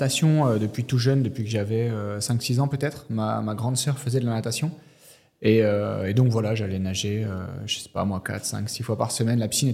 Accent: Vesoul, Bourgogne-Franche-Comté, France; on allait voir le triathlon chez moi à Vesoul une fois par

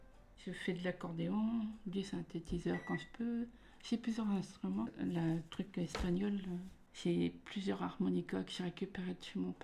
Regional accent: La Guérinière, Pays de la Loire, France; chez nous à la Guérinière, il n'y en a presque plus.

